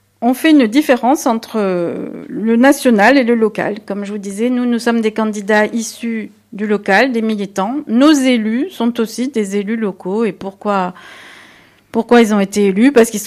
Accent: Carcassonne, Occitanie, France; born there; Donc moi je suis née dans la Montagne Noire, enfin je suis née à Carcassonne et à Côte-de-Bronde, donc qui est aussi dans la circonscription.

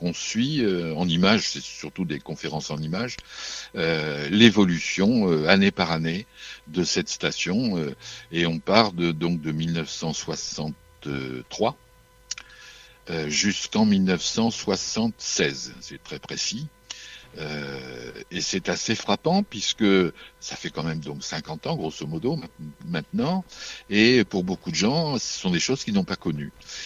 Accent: Normandy, France; moved away; je ne suis pas le 4ois, moi je suis normand. Mais j'ai découvert le 4 en 71 donc, et j'ai eu le coup de foudre pour ce pays, vraiment. Et je suis venu m'y installer professionnellement l'année suivante, en 72.

